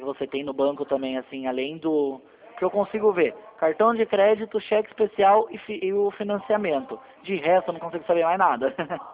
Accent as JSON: {"language": "Portuguese", "town": "Sorocaba", "region": "São Paulo", "country": "Brazil", "said": "Eu sou de Sorocaba."}